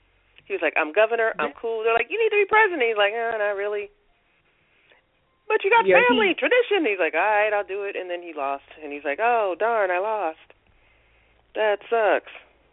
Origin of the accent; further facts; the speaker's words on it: California, United States; from the Bay, as they would call it.